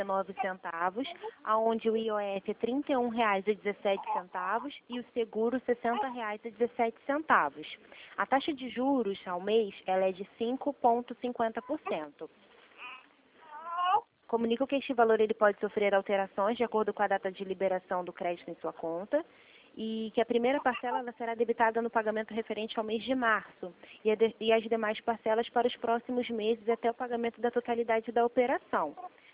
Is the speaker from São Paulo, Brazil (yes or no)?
no; Nova Iguaçu, Rio de Janeiro, Brazil; sou de Nova Iguaçu.